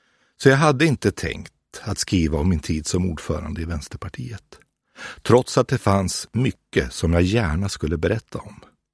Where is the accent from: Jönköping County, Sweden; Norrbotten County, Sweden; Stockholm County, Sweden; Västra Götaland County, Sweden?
Västra Götaland County, Sweden; Vänersborg; De som jag så ofta åkte förbi när jag växte upp i Vänersborg